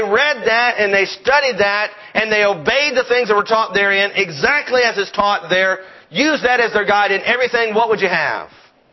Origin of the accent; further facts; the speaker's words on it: United States; But I'm an American. I'm from here. This is my country. This is where I live. This is where I belong.